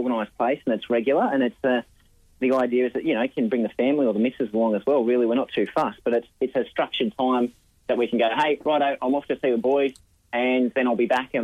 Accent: Australia; As an Aussie bloke, it can be a bit overwhelming.

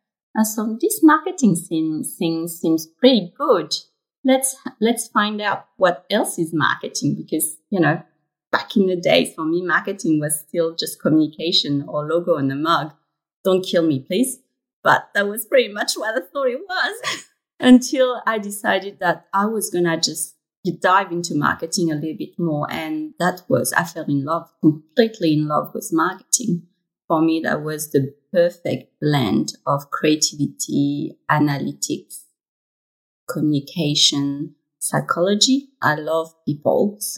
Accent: France; So I grew up in France. I am a third culture child, which means that my family is Vietnamese. And I grew up between two cultures, and I didn't really know where to fit.

